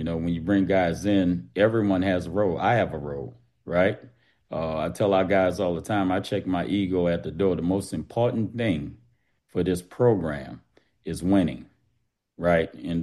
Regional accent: New Orleans, Louisiana, United States; Coach Terrence Johnson, who's a childhood friend of mine, we grew up together in New Orleans.

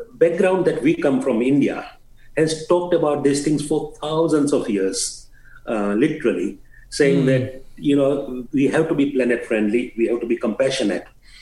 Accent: Kenya; moved away as an adult; Yes, so as you mentioned, I came from Kenya at the age of about, I was 18, I think, 18 or 19.

